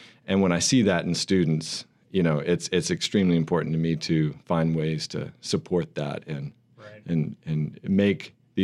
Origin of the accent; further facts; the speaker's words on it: North Carolina, United States; also born or lived in Florida; I was born in Florida, and then really did most of my growing up years after age seven in North Carolina, in sort of a rural area of North Carolina.